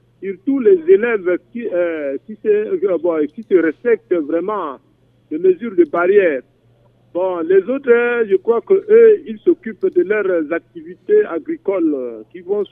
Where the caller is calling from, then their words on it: Berberati, Mambéré-Kadéï, Central African Republic; depuis Berberati au quartier Djambala.